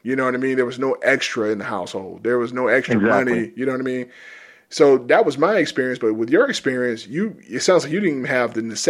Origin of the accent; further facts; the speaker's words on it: Georgia, United States; I grew up in South Georgia, and it's very rural, you know, agrarian society, economy.